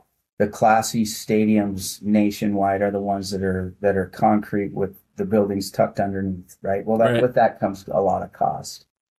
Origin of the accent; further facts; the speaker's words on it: Glasgow, Montana, United States; I grew up in Glasgow, and we'd either have our divisional meet here in Billings at Metro Park, or we'd have our state meet here.